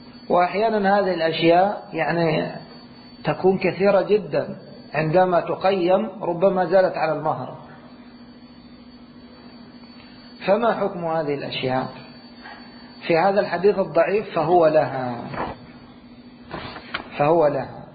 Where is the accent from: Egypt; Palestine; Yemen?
Egypt; أنا كنت أرى في عقود الزواج عندنا في مصر قديما يكتبون المقدم جنيه والمؤخر 1,000